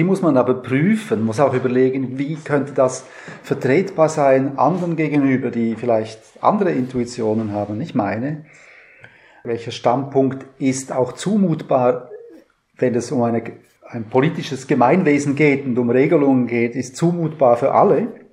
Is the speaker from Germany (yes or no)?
no; Switzerland; Und ich bin Schweizer